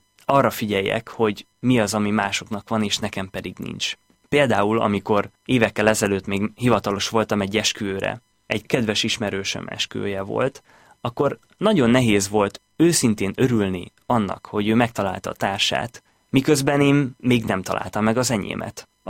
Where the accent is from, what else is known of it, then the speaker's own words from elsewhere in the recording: Tiszasas, Jász-Nagykun-Szolnok, Hungary; Tiszasoson nőttem föl, ez egy kis falu a Tisza mellett, Jász-Nagykun Szolnok megyében.